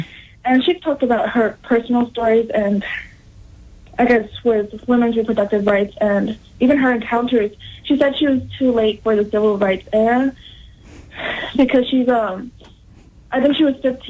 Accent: Mexico; now in United States; a little bit more about my background. I'm from Mexico originally.

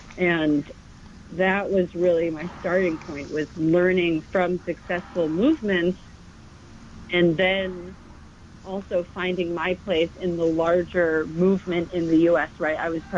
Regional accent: New York, United States; So I grew up in Westchester, so just outside of the city

